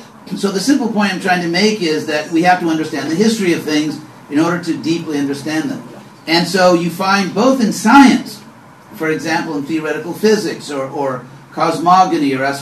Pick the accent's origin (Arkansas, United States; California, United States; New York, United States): California, United States; I'm from California, so if you want to understand the history of Mexico, you cannot simply study the history of Mexico.